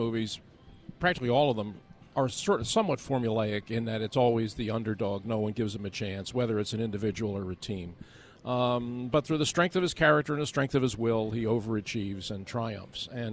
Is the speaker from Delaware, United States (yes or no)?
no; Philadelphia, Pennsylvania, United States; I'm from Southwest Philadelphia. I mean, you got a Paulie on every corner.